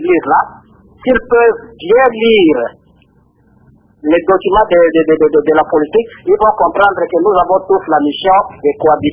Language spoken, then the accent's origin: French; DR Congo